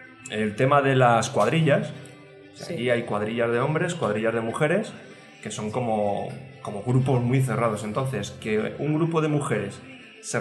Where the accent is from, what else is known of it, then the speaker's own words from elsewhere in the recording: Madrid, Community of Madrid, Spain; yo soy de nacimiento, pero me he criado aquí. Entonces, por eso te digo que soy madrileño de adopción.